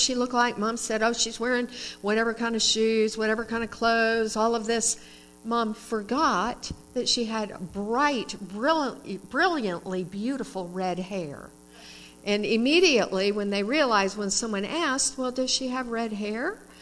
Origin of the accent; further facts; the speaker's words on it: California, United States; I grew up in California, and my grandparents and all that extended part of the family were in Minnesota